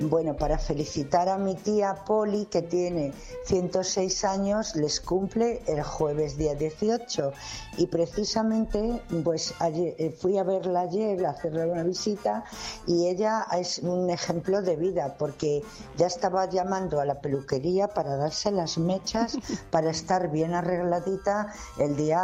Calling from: Valladolid, Castile and León, Spain; de Valladolid.

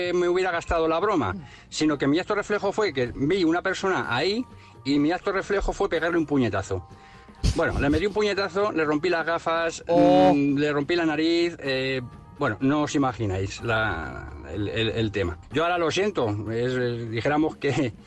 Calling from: Madrid, Community of Madrid, Spain; de Madrid.

